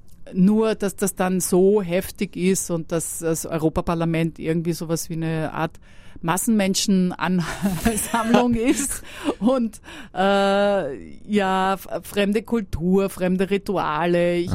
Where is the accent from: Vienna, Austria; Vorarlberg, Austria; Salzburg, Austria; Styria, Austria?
Vienna, Austria; Und ich liebe natürlich als Wienerin auch die Opulenz der österreichischen Küche